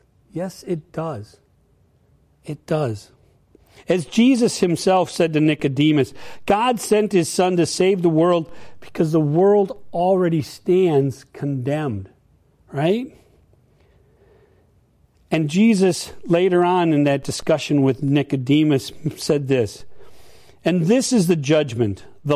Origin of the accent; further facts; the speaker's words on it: Minnesota, United States; Growing up in Minnesota in the 70s before global warming hit, we had a lot of snow.